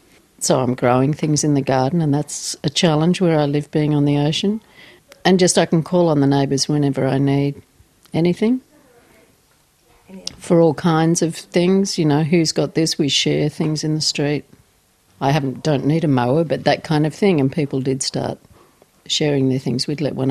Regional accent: Newcastle, North East England, United Kingdom; This time I've lived here 7 years. I grew up in Newcastle and lived for many, many, many years.

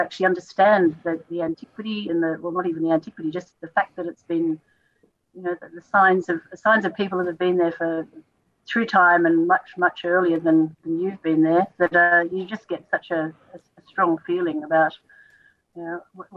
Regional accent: Cronulla, New South Wales, Australia; Well, I think I grew up in Cronulla and did a lot of bushwalking

